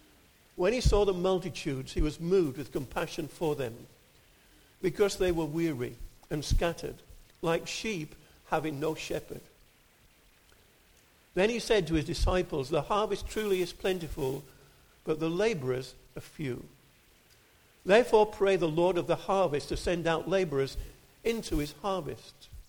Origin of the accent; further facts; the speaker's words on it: Yorkshire and the Humber, United Kingdom; I come from Yorkshire.